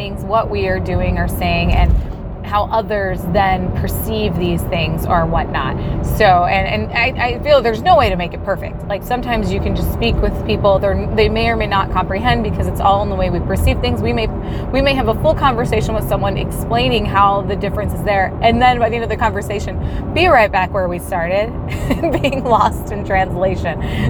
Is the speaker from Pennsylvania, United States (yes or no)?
no; Cleveland, Ohio, United States; And it is interesting because, so I'm from Cleveland and I love it.